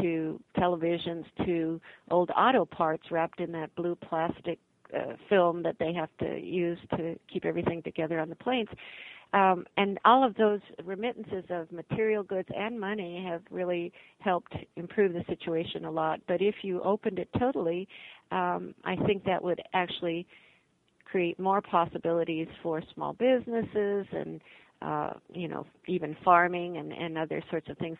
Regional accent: Miami, Florida, United States; Yeah, I grew up in Miami

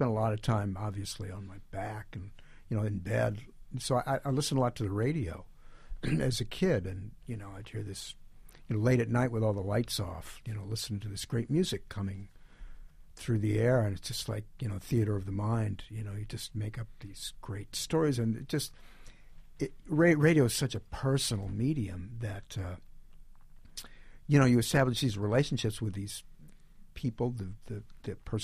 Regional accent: St. Louis, Missouri, United States; And also, growing up in St. Louis, there was a very strong kind of blues strain to a lot of the jazz that was going on there.

